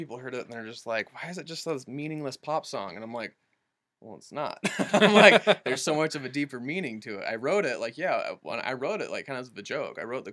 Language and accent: English; Utah, United States; And, you know, I grew up in Utah not being Mormon, and which is very, very difficult.